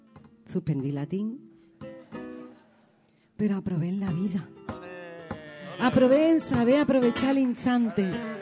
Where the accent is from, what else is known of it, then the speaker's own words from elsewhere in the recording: Utrera, Andalusia, Spain; el polígono del Tinte, barrio donde yo me crié, en Utrera